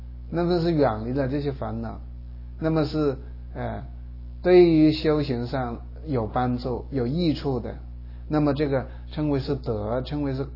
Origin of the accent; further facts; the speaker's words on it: China; 比如说我们是中国人，大家都是讲汉语的